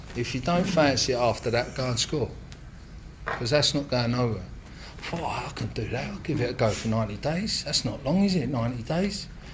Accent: Islington, London, United Kingdom; You know, I grew up in Islington, loved football, obsessed with football as a kid, played football.

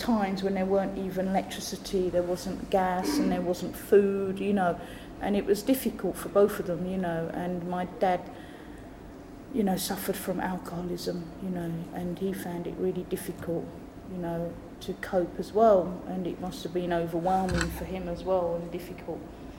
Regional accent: London, United Kingdom; born there; I was born in London, both my parents emigrated here, and I come from a quite a big family, which is, there were seven children.

